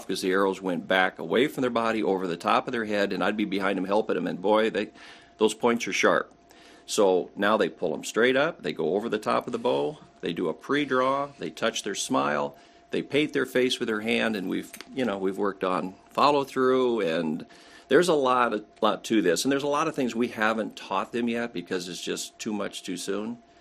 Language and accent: English; Mason City, Iowa, United States; I shot with her all the time growing up in Mason City, Iowa, and tremendous archer.